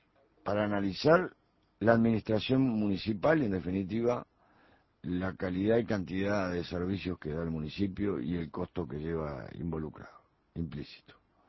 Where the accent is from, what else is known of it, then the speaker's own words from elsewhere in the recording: Montevideo, Uruguay; Pero si yo lo sufrí también. Soy ciudadano de Montevideo.